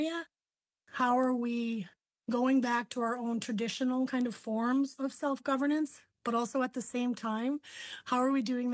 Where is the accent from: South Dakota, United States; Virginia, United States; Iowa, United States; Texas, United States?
South Dakota, United States; Eagle Butte; now in St. Paul, United States; I am a citizen of the Cheyenne River Sioux Tribe. I'm an Ekoju Lakota. I was born and raised in Eagle Butte, South Dakota, which is on the Cheyenne River Reservation. But I've lived here in St. Paul for the past 12 years now.